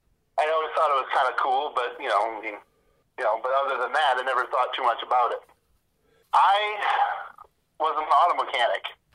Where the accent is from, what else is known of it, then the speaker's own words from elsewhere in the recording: Lansing, Michigan, United States; So I grew up in Lansing, Michigan, kind of about as far away from the water as you can get in Michigan.